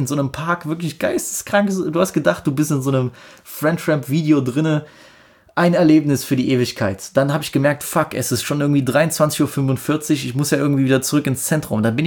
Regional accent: Germany; Habe gesagt, yo, ich bin Deutscher und riesen … Fan, bin extra hier nach Grigny gekommen

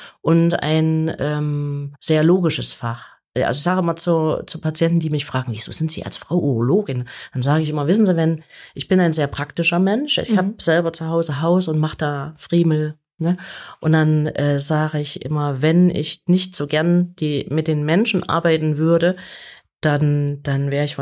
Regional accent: East Germany, Germany; ich bin damals noch in der DDR groß geworden und durfte dann nicht studieren, weil mein Vater Pfarrer war und wir politisch nicht so ganz systemtreu waren.

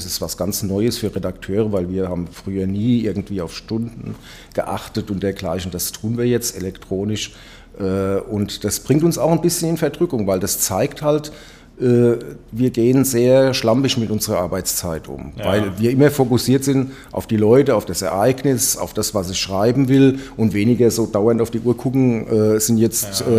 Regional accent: Nackenheim, Rhineland-Palatinate, Germany; Ich komme aus Nackenheim. Ah. Gebürtig bin ich in Mainzer. Okay. Aber in Nackenheim lebe ich schon von Anfang an. Ja. Und pendel halt hier nach Bingen.

